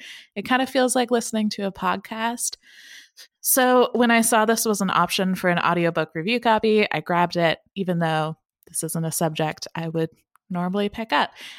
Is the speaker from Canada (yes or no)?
yes; Canada; I am Canadian.